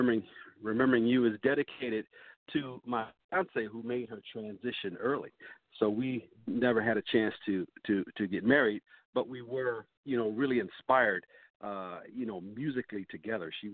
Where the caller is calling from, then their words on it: Detroit, Michigan, United States; I'm calling from Detroit, Michigan. You know, Motown.